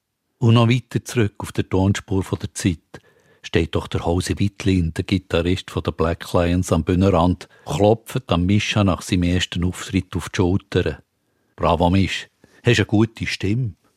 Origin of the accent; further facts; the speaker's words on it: Bern, Switzerland; Statt in die Welt rausgehen, als Berner und Englisch singen